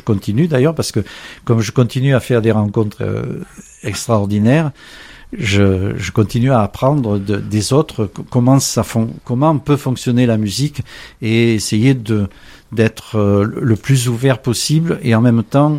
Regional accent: Provence-Alpes-Côte d'Azur, France; je viens toujours de Provence. Je suis toujours marqué venant de Provence.

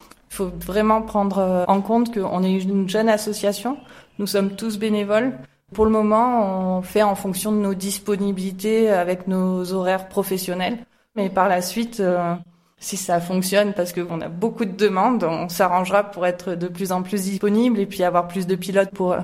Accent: Provence-Alpes-Côte d'Azur, France; on est tous originaires de la vallée du Verdon.

